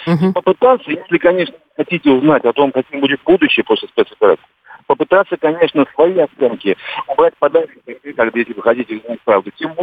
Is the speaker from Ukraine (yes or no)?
yes; Ukraine; откуда вы, молодой человек? Я говорю, с Украины.